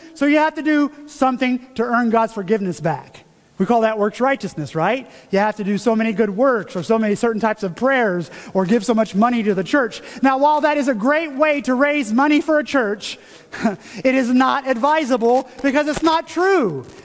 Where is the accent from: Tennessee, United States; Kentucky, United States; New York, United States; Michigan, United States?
Tennessee, United States; this is how that played out growing up where I grew up in Tennessee.